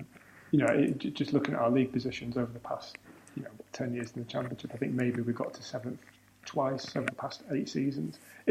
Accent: Leeds, Yorkshire and the Humber, United Kingdom; I mean, I'm from Leeds

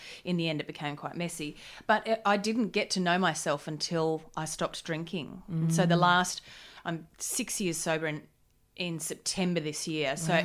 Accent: Gold Coast, Queensland, Australia; On the Gold Coast. Party town.

